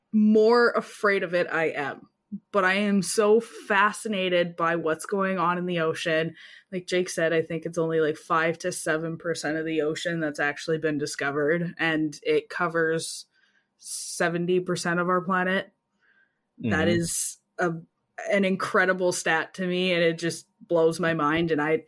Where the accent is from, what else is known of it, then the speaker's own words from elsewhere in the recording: Alberta, Canada; I'm from Alberta where there's just lakes, barely any lakes. So when I moved to the West Coast and I had the ocean in my backyard